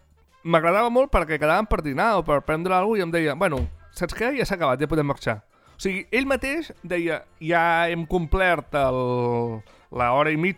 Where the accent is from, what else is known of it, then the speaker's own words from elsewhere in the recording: Catalonia, Spain; jo sempre dic que sóc de l'Empordà jo.